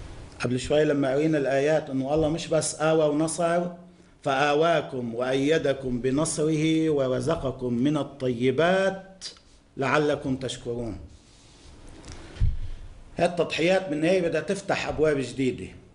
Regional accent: Lebanon; والتطورات عندنا في لبنان وفي المنطقة وما يجري حولنا

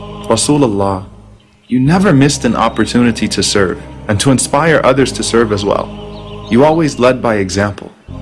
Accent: United States; I paused and said, "I'm an American, a Muslim American."

